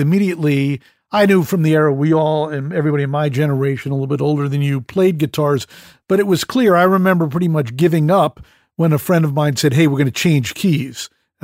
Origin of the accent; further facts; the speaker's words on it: Connecticut, United States; Well, I grew up in Connecticut. We would go into New York to 48th Street, 47th Street, whatever it was, and buy.